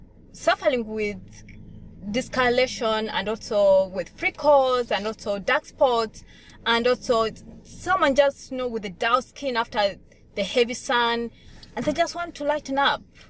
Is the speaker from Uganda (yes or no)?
yes; Uganda; moved away as an adult; also born or lived in Malawi; now in Australia; Yes, I'm from Uganda. I came to Australia about 6.5 years ago.